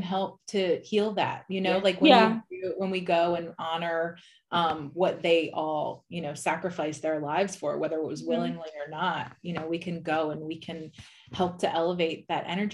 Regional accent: Richwood, New Jersey, United States; I know we grew up in South Jersey too. We grew up in Richwood

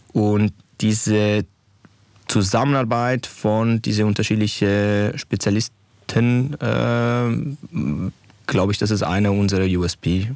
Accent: Italy; moved away as an adult; now in Switzerland; Ich bin in Italien aufgewachsen. Ich bin halb Italiener, halb Deutscher und ich habe dort auch mein Medizinstudium abgeschlossen, bin dann in der Schweiz umgezogen

